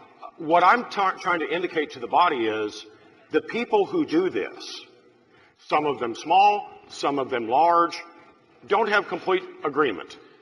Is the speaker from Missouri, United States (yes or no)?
yes; Independence, Missouri, United States; And I'm from Independence, and the last human being from Independence, Missouri, used the atomic bomb twice.